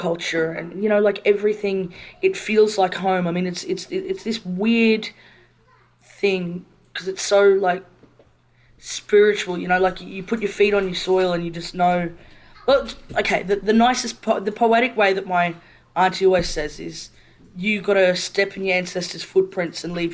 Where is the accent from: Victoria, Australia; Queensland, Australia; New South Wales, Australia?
Queensland, Australia; Brisbane; I grew up in Brisbane. There was no blackfellas here.